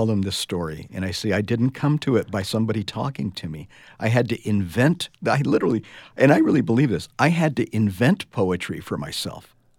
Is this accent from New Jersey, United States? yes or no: no; Nogales, Arizona, United States; I grew up in Nogales. I was born there and I grew up there. And so I lived not only in an Arizona small town, but also on the border and in the desert, you know, just placed in the great, wild, wonderful Sonoran Desert.